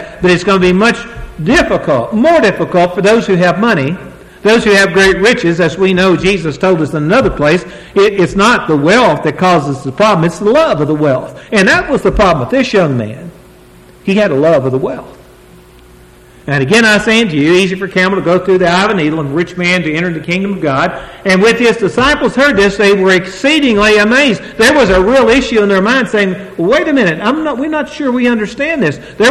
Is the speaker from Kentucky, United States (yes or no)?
yes; Summit, Kentucky, United States; Now, I was raised in Summit, Kentucky. And I was telling this fine brother a while ago, we do wear shoes in Kentucky.